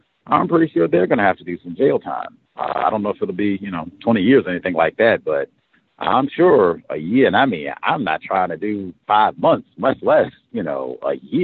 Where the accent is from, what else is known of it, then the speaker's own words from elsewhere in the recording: South Carolina, United States; now in Springfield, United States; I am almost 1,000 miles from home. I came from South Carolina to Springfield, Missouri, for an education and a career in truck driving.